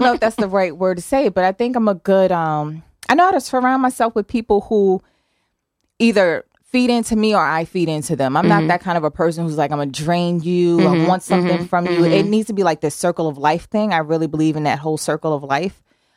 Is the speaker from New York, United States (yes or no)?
yes; Harlem, New York, United States; I was recruited here from, I'm originally from Harlem, New York.